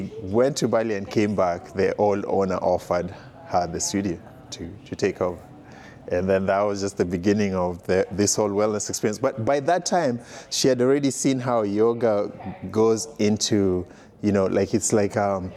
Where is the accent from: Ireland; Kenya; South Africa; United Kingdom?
Kenya; moved away as an adult; now in United States; I'm from Kenya. That's where the accent comes from. I came to college in the US.